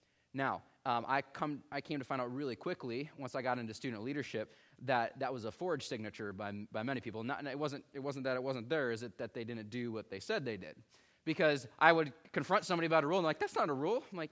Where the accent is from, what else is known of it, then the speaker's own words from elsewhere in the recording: Midwest, United States; But we had some activities growing up in the Midwest where we're surrounded by corn and soybeans.